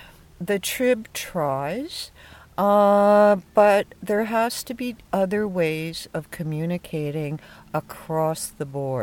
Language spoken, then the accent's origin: English; Guelph, Ontario, Canada; I grew up in Guelph, and when I came back 8 years ago and made my home in Ward 2